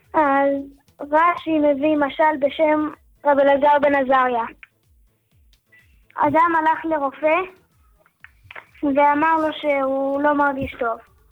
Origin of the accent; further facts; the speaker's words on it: Jerusalem, Jerusalem District, Israel; מירושלים.